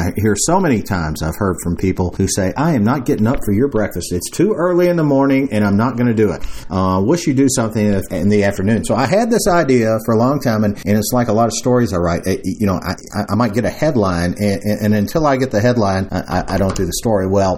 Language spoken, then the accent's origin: English; Louisville, Kentucky, United States; My hometown, Louisville, KY.